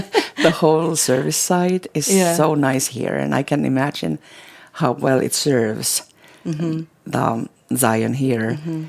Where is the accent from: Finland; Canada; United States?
Finland; English is a second language; I come from Finland.